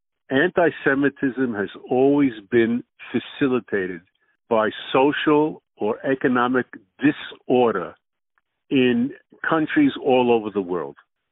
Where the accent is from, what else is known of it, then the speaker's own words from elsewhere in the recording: United States; I grew up in America, so perhaps my attitude to the army is a little bit more rigorous and disciplined than other people